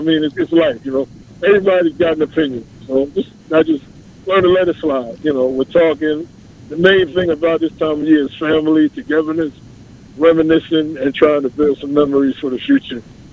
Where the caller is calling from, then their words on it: Jamaica, Queens, New York, United States; Calling from Jamaica, Queens.